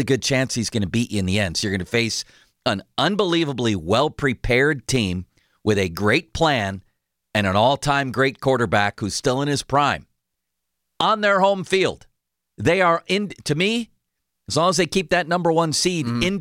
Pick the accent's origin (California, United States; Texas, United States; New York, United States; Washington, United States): New York, United States; Buffalo; My best friend growing up in Buffalo was Tom Cusimano.